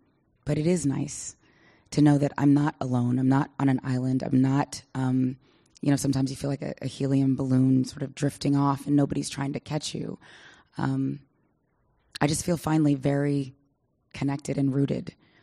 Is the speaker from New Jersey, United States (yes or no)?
no; Pleasanton, California, United States; My girlfriends are here from that I grew up with out in Pleasanton.